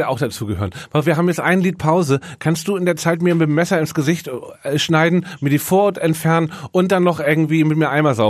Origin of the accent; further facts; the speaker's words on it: Hamburg, Germany; Hamburg ist einfach meine Heimatstadt.